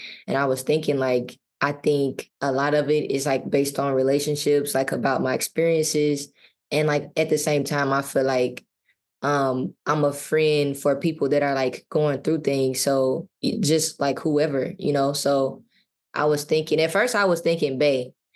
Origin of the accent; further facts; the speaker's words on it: Mississippi, United States; actually me being a country girl at heart, that really made it an easy adjustment, too, because, well, I'm from Mississippi, obviously, so there's a lot of grass there.